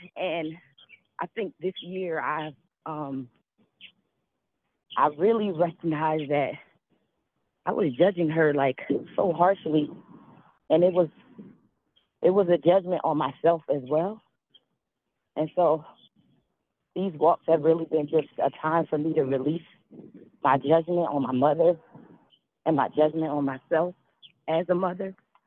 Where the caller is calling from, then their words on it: North Brunswick, New Jersey, United States; I'm walking right now in North Brunswick, New Jersey.